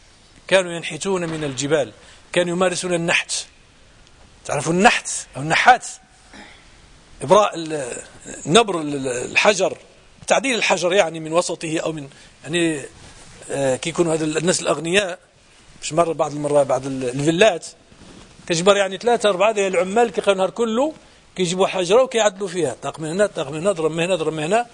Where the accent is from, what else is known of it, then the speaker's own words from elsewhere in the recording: Morocco; احنا عندنا في المغرب يسمى البناء